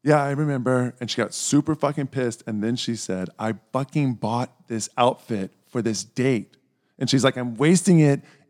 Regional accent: the South, United States; And I'm from the South, and the Tahoes were...

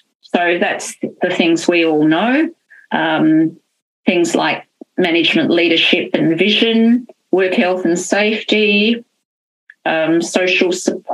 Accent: Adelaide, South Australia, Australia; I'm from Adelaide

